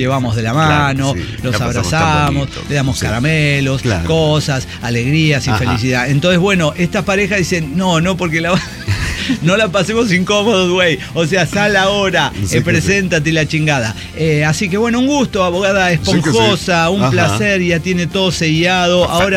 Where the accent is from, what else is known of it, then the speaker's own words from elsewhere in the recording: Mexico; como buen mexicano procrastinador, aquí estoy.